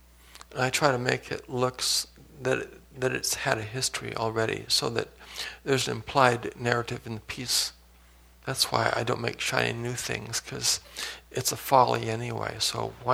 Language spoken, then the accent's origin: English; Santa Monica, California, United States; when I was growing up in Santa Monica in the 50s, it was not the Tony Shishi town is today. It was very much a blue-collar town.